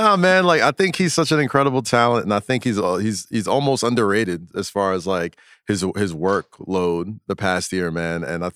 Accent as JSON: {"language": "English", "town": "New York City", "region": "New York", "country": "United States", "said": "from Hell's Kitchen, my friend."}